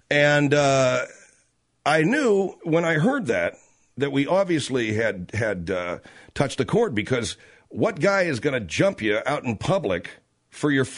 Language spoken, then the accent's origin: English; Los Angeles, California, United States; But the biggest reception was reserved for my hometown, Los Angeles.